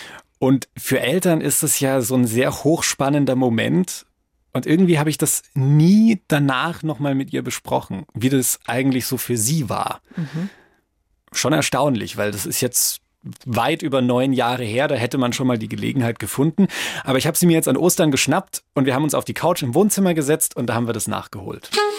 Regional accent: Bavaria, Germany; ja, ich bin in Franken aufgewachsen.

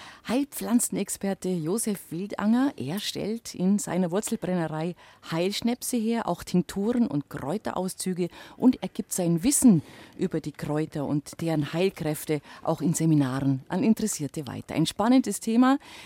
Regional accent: Bavaria, Germany; Das Lechtal, da tue ich mich da als Allgäuerin natürlich leicht, lieber Josef, das liegt quasi bei mir ums Eck

